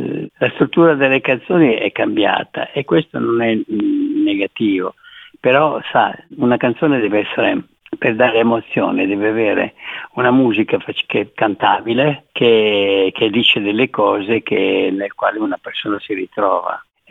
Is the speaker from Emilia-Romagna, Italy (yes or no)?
yes; Rimini, Emilia-Romagna, Italy; Io ho vissuto, sono stato a Rimini, cattolica, da bambino, da ragazzo, quindi ho vissuto alla Romagna